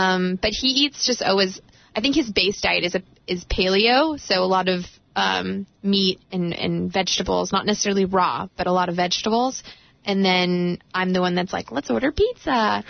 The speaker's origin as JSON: {"language": "English", "town": "Los Angeles", "region": "California", "country": "United States", "said": "No, you don't. I'm sorry. I'm from the Valley, Los Angeles."}